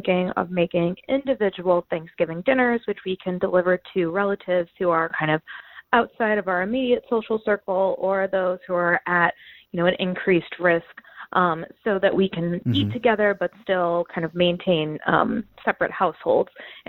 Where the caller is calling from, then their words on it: St. Louis, Missouri, United States; I'm calling from St. Louis.